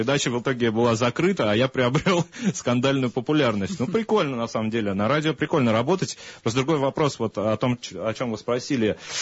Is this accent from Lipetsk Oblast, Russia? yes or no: yes; Lipetsk, Lipetsk Oblast, Russia; Это была первая FM-радиостанция в городе Липецк, откуда я родом.